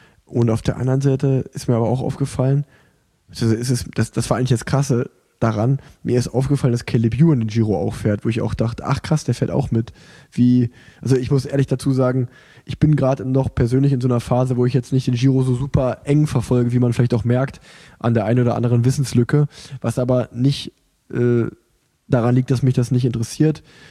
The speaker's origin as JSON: {"language": "German", "country": "Germany", "said": "Da würde ich auch sagen, klar, fahre ich in meinem Heimatland."}